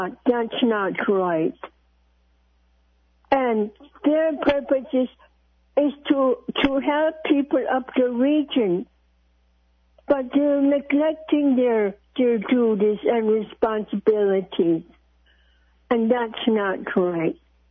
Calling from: Bethel, United States; I'm calling from Bethel. I live at Lulu Heron Apartments, which is, serviced by ABCP

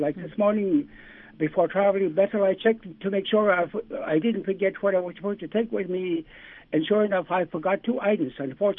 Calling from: Eek, Alaska, United States; I'm calling from Eek, Alaska.

